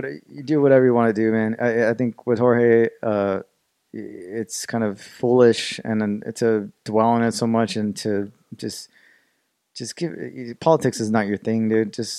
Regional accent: United States; I think as an American, that is probably the most unpatriotic thing that's ever happened in this country.

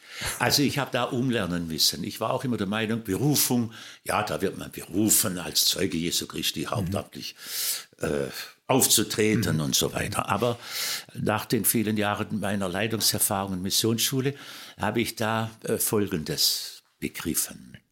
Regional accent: Nöttingen, Baden-Württemberg, Germany; Also ich komme aus Nöttingen. Das ist ein Dorf in der Nähe von Pforzheim, also aus der badischen Seite unseres Landes.

